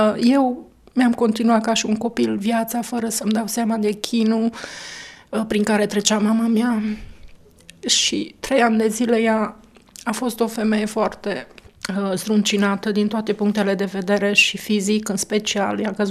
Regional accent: Turda, Cluj County, Romania; born there; M-am născut în Turda, într-o familie de oameni credincioși

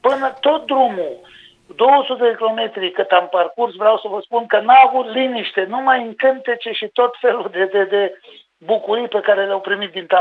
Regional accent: Brezoi, Vâlcea County, Romania; eu sunt din Brezoi și știu ce copii sunt

